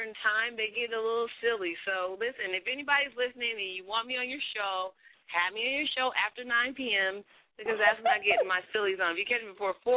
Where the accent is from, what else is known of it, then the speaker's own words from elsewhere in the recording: Milwaukee, Wisconsin, United States; now in New York, United States; So I'm from Milwaukee, Wisconsin, and I moved to New York to pursue my singing career, which is why you and I are on the phone tonight.